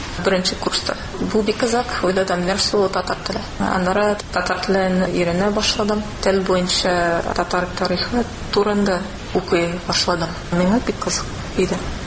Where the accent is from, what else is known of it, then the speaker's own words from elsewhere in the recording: Los Angeles, California, United States; Tatar is a second language; Мин Калифорниядан, Лос-Анджелес шәһәреннән. Университет вакытында мин Аризонада укыдым. Анда мин татар телен өйрәнә башладым. Бер Америка тарихчысы белән. Аннары Казанга бардым.